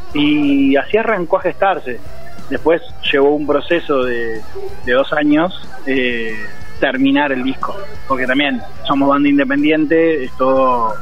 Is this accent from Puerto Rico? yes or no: no; Buenos Aires Province, Argentina; Somos de Gran Buenos Aires y ensayamos en Capital.